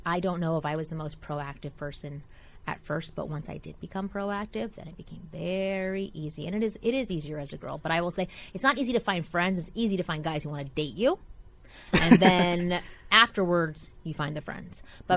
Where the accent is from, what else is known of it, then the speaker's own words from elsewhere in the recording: Toronto, Ontario, Canada; I'm from Toronto.